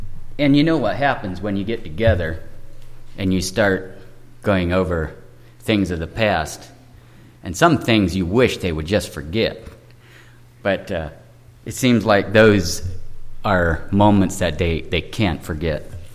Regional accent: South Carolina, United States; I am from Whispering Pines Mennonite Church, and we are from South Carolina.

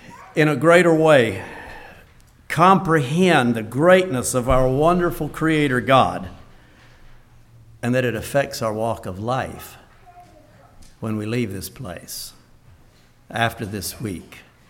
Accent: Georgia, United States; also born or lived in Virginia; I was born in Virginia and moved to Georgia when I was six.

